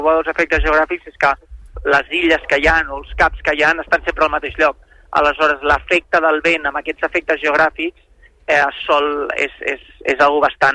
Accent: Barcelona, Catalonia, Spain; segur que com a espectadors i com a barcelonins, doncs la disfrutarem a tope

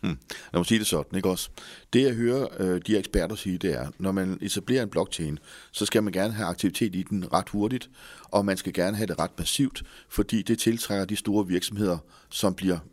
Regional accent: Central Denmark Region, Denmark; Jeg er jo bare en jyde fra et lille sted mellem Mors og Viborg

